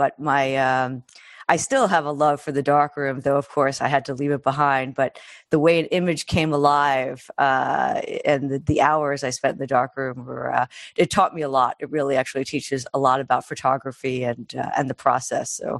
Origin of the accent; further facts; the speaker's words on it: New York City, New York, United States; I grew up in New York City. I grew up actually in the projects in Chelsea.